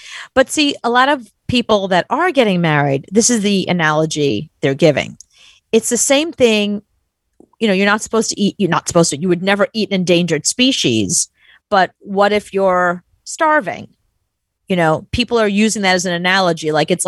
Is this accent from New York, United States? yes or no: yes; New York City, New York, United States; but as a New Yorker, like that just.